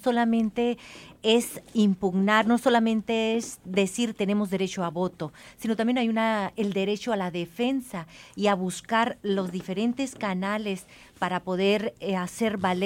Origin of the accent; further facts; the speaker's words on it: Mexico; los mismos periodistas que somos expulsados de México o que somos censurados de nuestro propio país